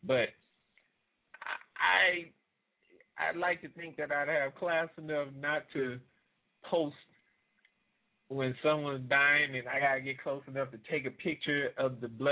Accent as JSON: {"language": "English", "town": "New Orleans", "region": "Louisiana", "country": "United States", "tie": "born or raised there", "said": "down in my hometown, New Orleans"}